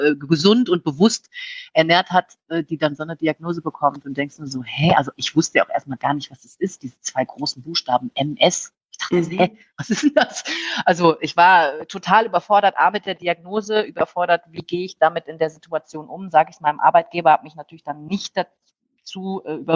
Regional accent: Rhineland, Germany; ich komme aus dem Rheinland und bin auch sehr flapsig

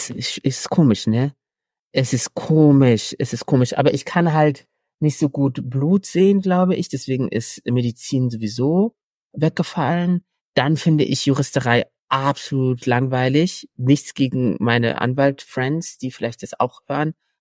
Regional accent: Morocco; ich bin ja in Marokko zum größten Teil aufgewachsen

